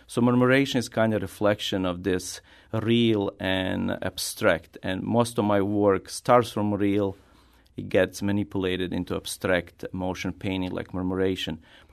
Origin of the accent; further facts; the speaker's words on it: Bosnia & Herzegovina; English is a second language; also born or lived in Belgrade; now in St. Louis, United States; and that's how I escaped the war zone from Bosnia to Belgrade and lived there for 3 years. And in 1997, I moved to St. Louis.